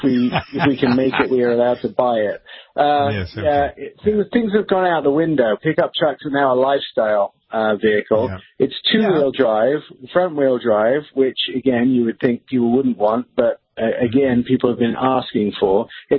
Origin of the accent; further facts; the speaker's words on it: United States; We're American, first of all, so we're entitled to have buttons.